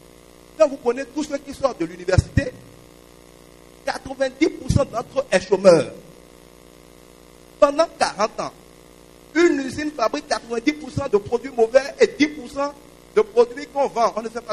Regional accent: Savalou, Collines, Benin; j'ai un champ, je suis de Savalou, j'ai des hectares à Savalou.

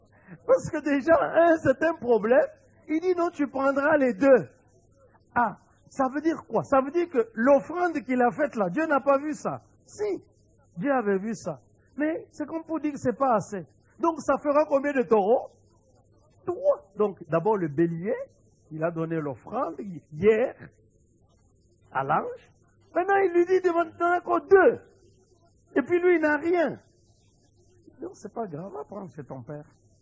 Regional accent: Kinshasa, DR Congo; chez nous au Congo, à Kinshasa

